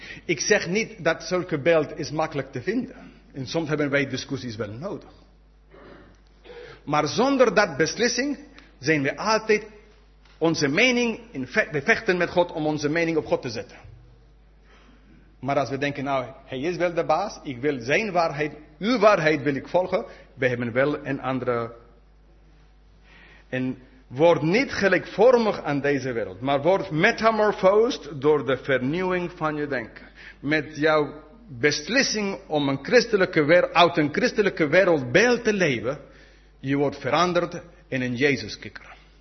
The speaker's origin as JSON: {"language": "Dutch", "country": "United Kingdom", "second_language": "Dutch", "said": "ik ben Brits op dit moment. Ik ben een Europeaan op dit moment. Maar na 19 maart alleen een Brit."}